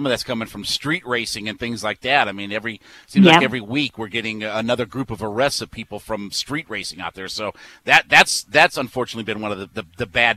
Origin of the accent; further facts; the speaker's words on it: Ohio, United States; I grew up in Northeast Ohio, so I am a diehard Cleveland Indians fan